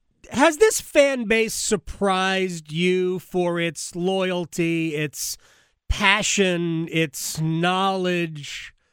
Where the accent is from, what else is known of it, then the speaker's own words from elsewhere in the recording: New York, United States; and I'm from New York, and it's a pro town